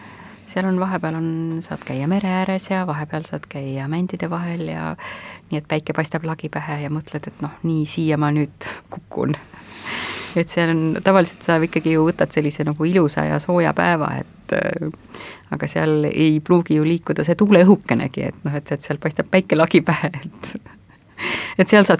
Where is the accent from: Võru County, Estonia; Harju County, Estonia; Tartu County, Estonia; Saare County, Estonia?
Saare County, Estonia; ma olen Saaremaalt ja ütlen, et see on Eesti kõige suurem saar